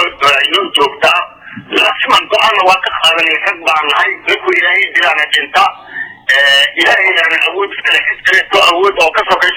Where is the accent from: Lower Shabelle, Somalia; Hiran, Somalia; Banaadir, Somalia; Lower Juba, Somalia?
Lower Juba, Somalia; Kismayo; born there; Aniga kula hadlayo kismaayo aan ku dhashay waa 6 jir baan ahay, aabbaheena waa ku dhashay